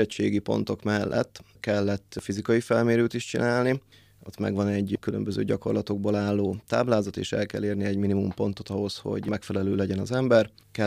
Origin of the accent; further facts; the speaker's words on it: Szolnok, Jász-Nagykun-Szolnok, Hungary; Szolnokon születtem, itt is végeztem el általános és középiskolai tanulmányaimat, majd felvettek a rendőrtiszti főiskolára, ezt végeztem el, és így kerültem vissza Szolnokra